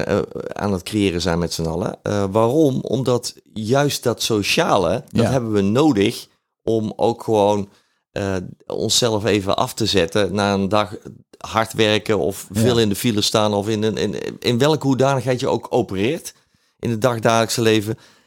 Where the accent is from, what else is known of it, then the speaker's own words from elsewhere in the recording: Netherlands; En dat zit ook eigenlijk in het DNA van ons als Nederlanders